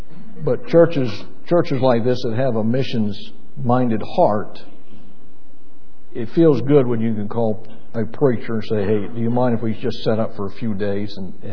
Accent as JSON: {"language": "English", "region": "New Hampshire", "country": "United States", "tie": "born there", "said": "I was born in New Hampshire, and so you know that's the Deep South to us in Maine."}